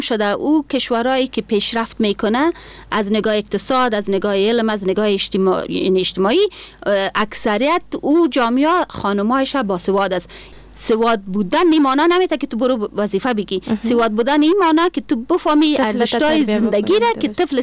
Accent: Afghanistan; کل ما افغان هستیم، به این باید فخر کنیم.

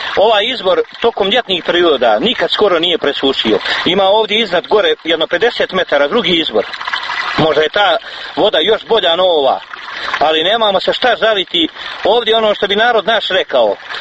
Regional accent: Bileća, Republika Srpska, Bosnia & Herzegovina; ja sam prinuđen iz Bileće da dođem trbuhom za kruhom, što bi rekli.

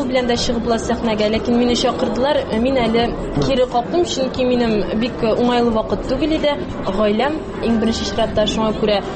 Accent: Vareshbash, Tatarstan, Russia; Вәреш баш авылыннан.

